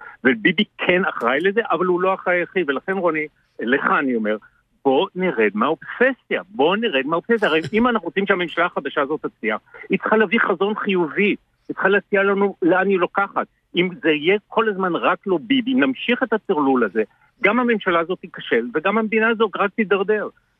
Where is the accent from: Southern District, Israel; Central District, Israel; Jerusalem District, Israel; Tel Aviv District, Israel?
Jerusalem District, Israel; Jerusalem; אני ירושלמי בבסיס